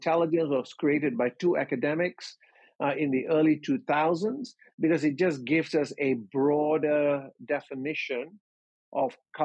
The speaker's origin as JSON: {"language": "English", "country": "Malaysia", "tie": "born or raised there", "said": "I grew up in Malaysia. I am of Indian heritage, Indian ethnicity, brought up in Malaysia."}